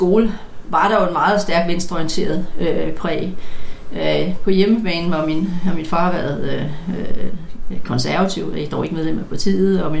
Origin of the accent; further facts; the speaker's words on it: Kongens Lyngby, Capital Region of Denmark, Denmark; ja, jeg voksede op i Lyngby